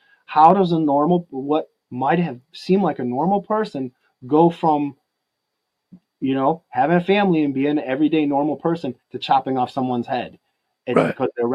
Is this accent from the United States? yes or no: yes; United States; that's one thing that's great about being an American is you don't have to agree on everything.